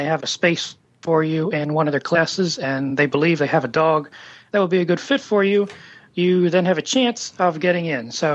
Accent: Baltimore, Maryland, United States; As I was born in Baltimore, I've lived here all my life. I went to school here, and I like the streets and the parks and everything

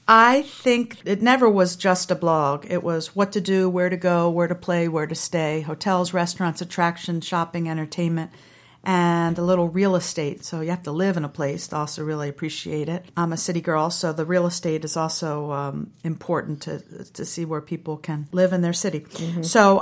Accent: Baltimore, Maryland, United States; I'm a fourth generation Baltimorean on one side and first generation Baltimorean on another.

